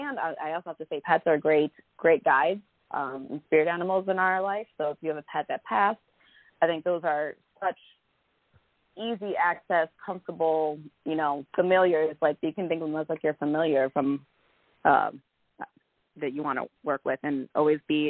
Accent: Chicago, Illinois, United States; now in Nashville, United States; I'm from Chicago, so I do drive home a lot from Nashville

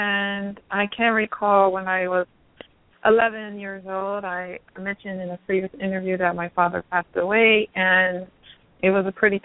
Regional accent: Long Beach, California, United States; Well, currently I'm in Los Angeles, California, and I'm from California, but I grew up in Long Beach, which is this maybe 45 minutes from where I am now.

